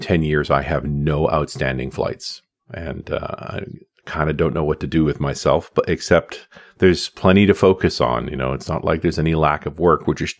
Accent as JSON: {"language": "English", "country": "New Zealand", "tie": "born there", "said": "I was born in New Zealand, even though to a Canadian father, and so I got both citizenship."}